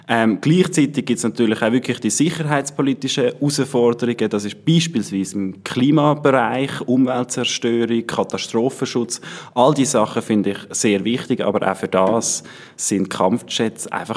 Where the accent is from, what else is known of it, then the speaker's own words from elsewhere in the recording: Switzerland; accent: mix of Bernese German and Valais German; now in Zurich, Switzerland; Als ich auf Zürich gekommen bin, haben mich einfach die Leute im Gymi ausgelacht wegen meinem Dialekt. Das ist so eine Mischung zwischen Berndeutsch und Walliserdeutsch.